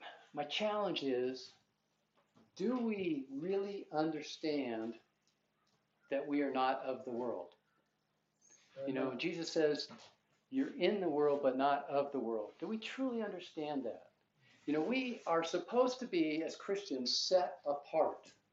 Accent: United States; born there; I understand this purely by the grace of God that I was born here in America.

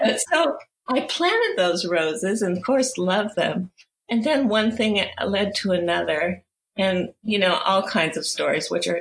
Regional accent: Oregon, United States; Well, you know, I grew up in Oregon, in a kind of a wild area when we first moved there, when I was just like 4 years old or so, but it was a new housing development after the war.

